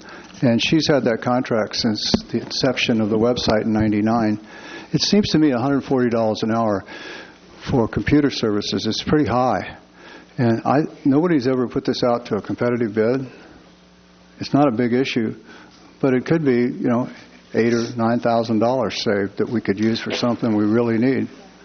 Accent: Los Osos, California, United States; And sometimes you might think I'm from Mars, but I really am from Los Osos.

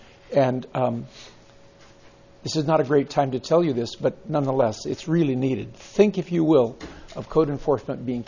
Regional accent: Nipomo, California, United States; I'm from Napomo.

